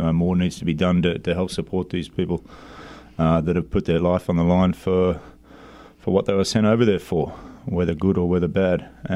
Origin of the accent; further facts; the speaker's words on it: Australia; being an Aussie and growing up in a place where kangaroos and possums don't pose such a great threat